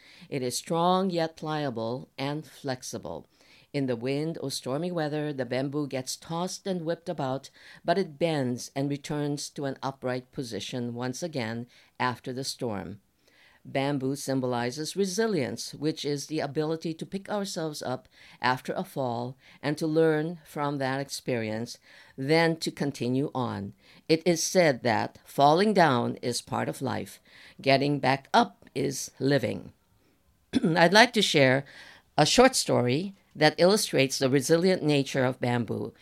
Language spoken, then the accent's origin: English; Kona, Hawaii, United States; When I was a young girl growing up in Kona, I often wondered why my parents decorated the front entrance of our house with bamboo leaves